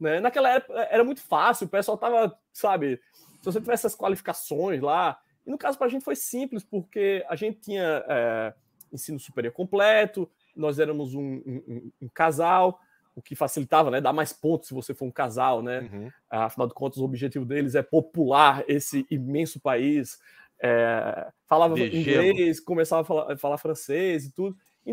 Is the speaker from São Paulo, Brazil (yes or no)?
no; Maceió, Alagoas, Brazil; now in Canada; Enfim, sou de Maceió, Alagoas.